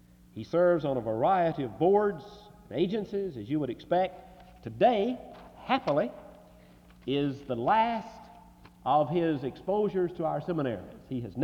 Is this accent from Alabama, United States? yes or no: yes; Mobile, Alabama, United States; went to the Dauphin Way Baptist Church in my home state in Mobile, Alabama.